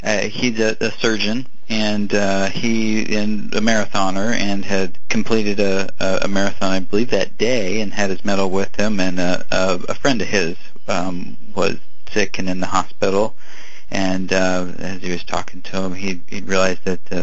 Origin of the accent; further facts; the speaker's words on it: Indianapolis, Indiana, United States; so I was in Chicago, and I grew up in Indianapolis, and I had always had kind of a thought in the back of my head what it would be like to run from Chicago to Indianapolis